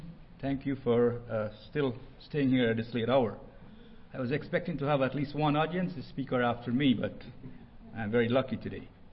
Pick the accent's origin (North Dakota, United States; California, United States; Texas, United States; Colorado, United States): North Dakota, United States; and I'm from North Dakota, and Minnesota, North Dakota is number two.